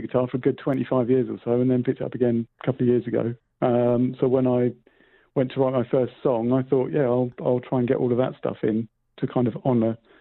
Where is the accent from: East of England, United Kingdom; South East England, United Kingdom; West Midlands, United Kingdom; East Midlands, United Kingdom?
South East England, United Kingdom; Andover; I grew up in Andover, which is like a, I don't know, it's kind of grown all the time. It used to be a small town in the middle of Hampshire, just down the road from Stonehenge.